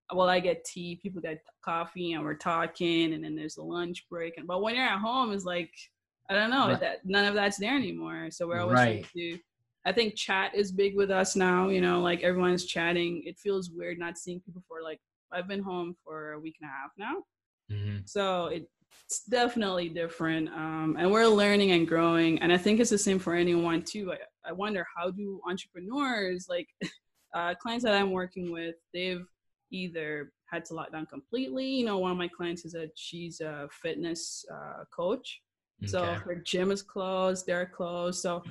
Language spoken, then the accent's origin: English; Jamaica; I'm originally from Jamaica, so don't ask why I did it, but I did